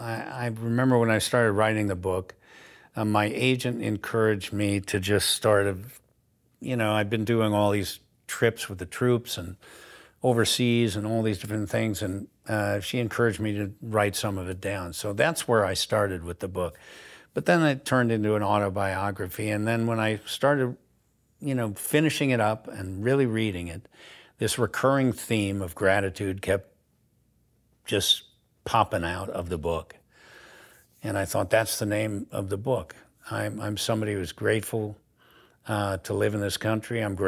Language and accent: English; United States; I'm grateful because I was born here. I'm an American from the first minute, and I'm grateful that I am.